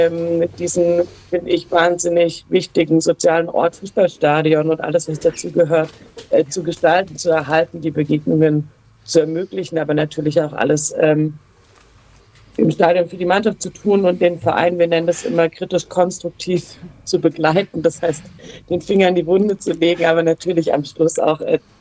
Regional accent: Freiburg, Baden-Württemberg, Germany; ich komme aus Freiburg, bin da geboren und der Fußball trägt viel dazu bei, dass ich dort auch geblieben bin, zum in die Schule gehen und studieren und arbeiten und leben weiterhin

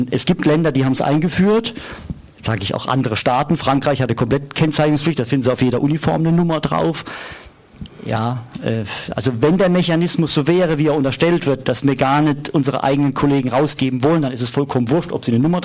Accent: Mannheim, Baden-Württemberg, Germany; Auch ich bin in Mannheim Innenstadt groß geworden, es war früher ganz anders wie jetzt.

